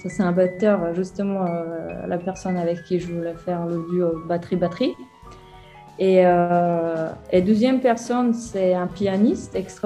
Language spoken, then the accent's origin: French; Croatia; French is a second language; J'ai trouvé une école à Zagreb, donc c'est 60 km de ma ville natale.